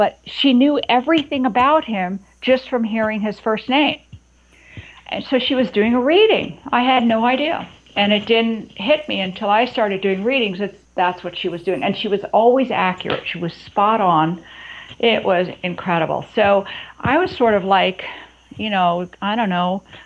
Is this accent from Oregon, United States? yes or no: no; New York, United States; You know, I'm a New Yorker. Doesn't happen to me.